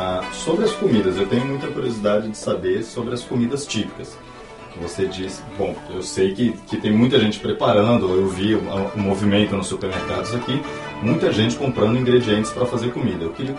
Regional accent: São Paulo, Brazil; Eu sou jornalista, eu sou da cidade de São Paulo, no Brasil, e construí minha carreira toda na área de comunicação em São Paulo e em Brasília.

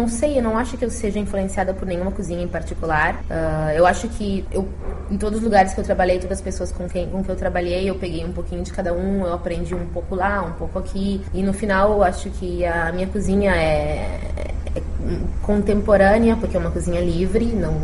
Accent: Porto Alegre, Rio Grande do Sul, Brazil; now in China; E eu sou brasileira de Porto Alegre.

